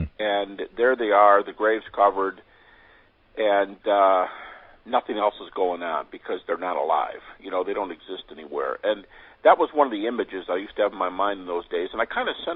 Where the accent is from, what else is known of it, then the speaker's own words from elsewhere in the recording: Detroit, Michigan, United States; I was born and raised in Detroit, the Detroit, Michigan area, and I was raised in a Christian home